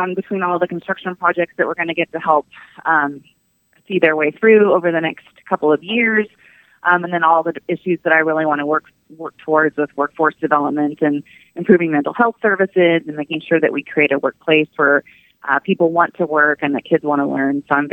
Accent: Manhattan, Kansas, United States; up and graduated from Manhattan High School. So I'm really excited to get to come back and serve my hometown.

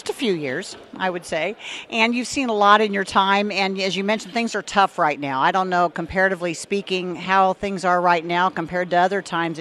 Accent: Atchison, Kansas, United States; As a very young reporter, I did a series in my hometown, Atchison, at the time on the farm crisis, and things were tough back then.

